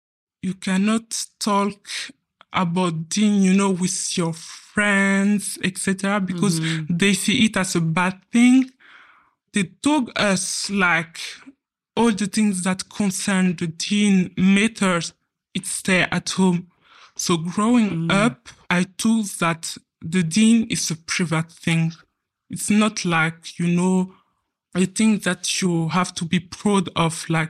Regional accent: France; English is a second language; So growing up in France, it was basically like a normal life

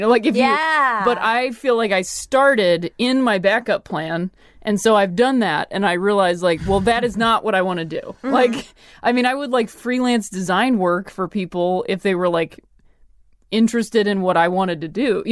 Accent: Midwest, United States; I'm from the Midwest, so my fear of failure is constant.

